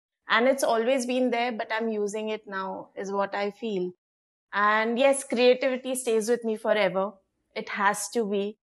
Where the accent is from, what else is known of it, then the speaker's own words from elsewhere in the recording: Nagpur, Maharashtra, India; now in Bangalore, India; I'm not from Bangalore. I came from Nagpur to do my master's in psychology.